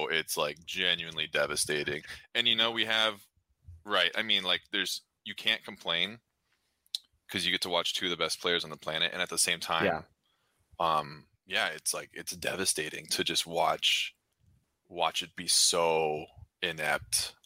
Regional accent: California, United States; So I was born in California. I'm from Orange County.

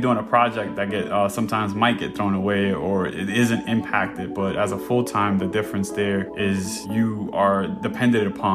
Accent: Dominican Republic; English is a second language; I immigrated from the Dominican Republic. I was initially born there. English is my second language.

